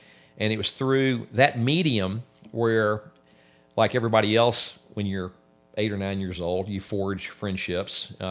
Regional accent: Houston, Texas, United States; now in Austin, United States; But I am a transplanted Houstonian, now living in Austin. I grew up in Houston.

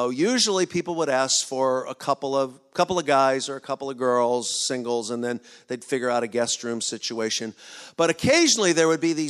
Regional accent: Philadelphia, Pennsylvania, United States; yes, yes, I grew up in Philadelphia, yes, I love my mother

